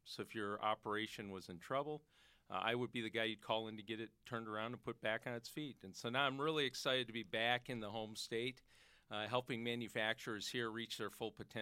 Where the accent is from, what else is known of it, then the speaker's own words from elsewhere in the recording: Madison, Wisconsin, United States; Sure. I grew up in Madison. I moved there when I was three